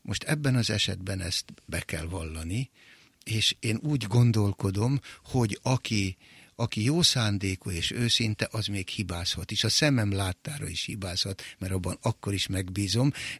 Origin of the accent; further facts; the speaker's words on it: Győrzámoly, Győr-Moson-Sopron, Hungary; Szigetközben egy kis faluban, Győr-Zámolyban nőttem fel.